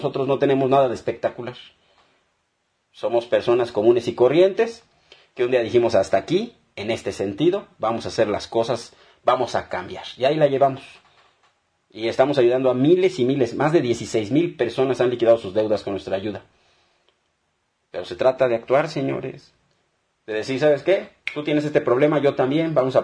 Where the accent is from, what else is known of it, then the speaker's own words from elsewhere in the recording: Mexico; nosotros como mexicanos tenemos esa responsabilidad tan grande de sacar adelante a nuestro país a pesar de todo